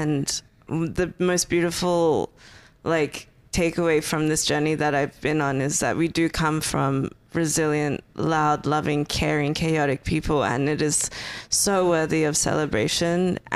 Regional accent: Australia; I think growing up in Australia and having been bullied by so many white kids saying that I was a dirty Arab

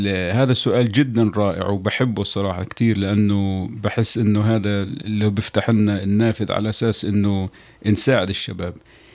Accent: Palestine; أول إشي كمسلم، تاني إشي كعربي كفلسطيني بالذات

